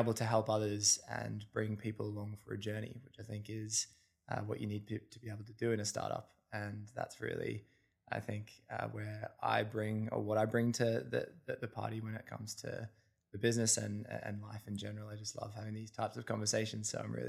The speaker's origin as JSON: {"language": "English", "town": "Melbourne", "region": "Victoria", "country": "Australia", "lives_now": "London, United Kingdom", "said": "So, I am an Aussie. Hailing from Melbourne, back in Australia, down south. I now live in London. I've been living here for about 7 years, but I definitely would still call Australia home. I'm losing the accent every year that goes"}